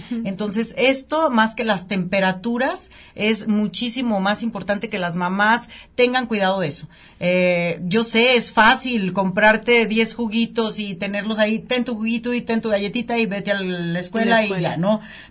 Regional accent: Mexico; los mexicanos ya sabes que todo vendemos.

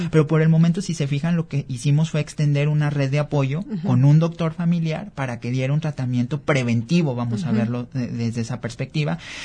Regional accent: Unión de San Antonio, Jalisco, Mexico; Yo soy originario de Unión de San Antonio.

